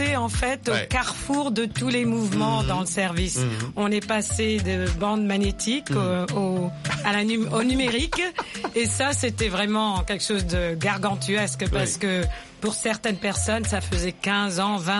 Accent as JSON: {"language": "French", "country": "Kenya", "tie": "born or raised there", "also_born_or_lived": "Caribbean", "said": "je venais des Caraïbes à l'origine, et ma mère est de Washington, et j'avais grandi au Kenya, en Afrique anglophone. Donc, j'avais pas l'expérience de l'Afrique francophone."}